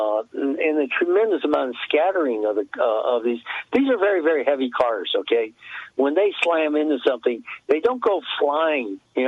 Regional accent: California, United States; when I grew up in California

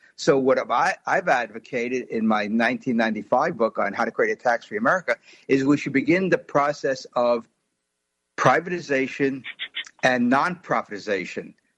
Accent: New York City, New York, United States; when I was growing up in New York City

